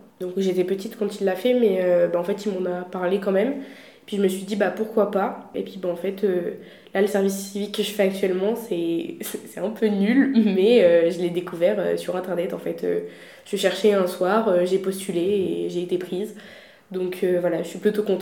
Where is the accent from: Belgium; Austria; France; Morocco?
France; Tours, Centre-Val de Loire; j'ai 20 ans, je viens de Tours.